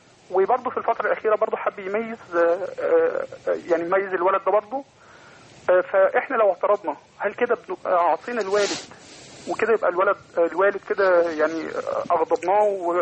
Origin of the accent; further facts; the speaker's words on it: Asyut, Asyut Governorate, Egypt; من أسيوط.